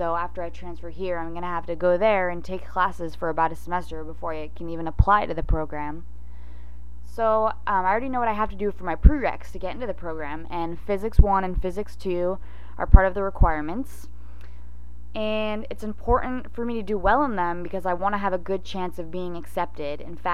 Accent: Cotati, California, United States; Before that, I grew up in Cotati. It's a little town about 30 minutes north of Novato, and I lived there my whole life.

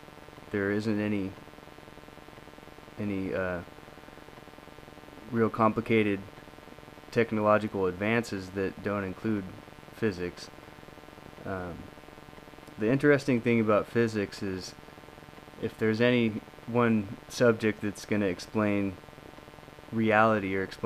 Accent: Ojai, California, United States; I am from Ojai, California, which is near Santa Barbara in Ventura County.

